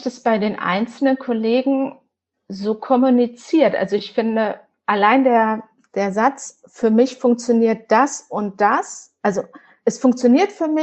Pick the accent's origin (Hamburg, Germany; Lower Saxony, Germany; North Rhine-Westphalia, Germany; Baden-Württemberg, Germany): North Rhine-Westphalia, Germany; Krefeld; Ich komme aus Krefeld und bin da Grundschullehrerin an einer recht kleinen Grundschule